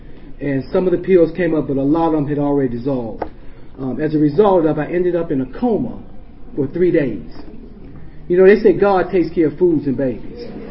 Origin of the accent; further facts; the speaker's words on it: Washington, District of Columbia, United States; now in Germantown, United States; because I'm from Washington, D.C., but now I live in the suburbs, you know.